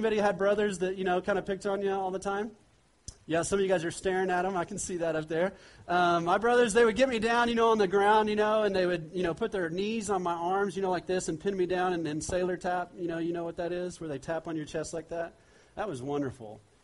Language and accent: English; Bethany, Oklahoma, United States; born there; Well, I was born in Bethany, Oklahoma. Anybody know where Bethany, Oklahoma is? Yeah? Born in Bethany, Oklahoma, to parents.